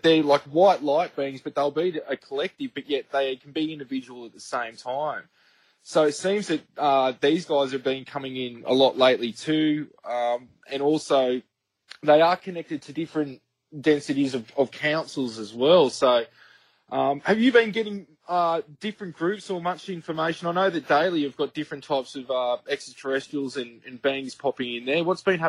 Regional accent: Albury, New South Wales, Australia; I'm back in Albury at the moment, just calling through my hometown

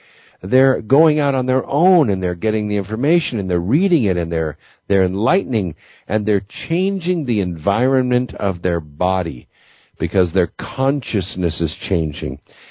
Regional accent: Pasadena, California, United States; And I grew up in Los Angeles area. Actually, I grew up in Pasadena.

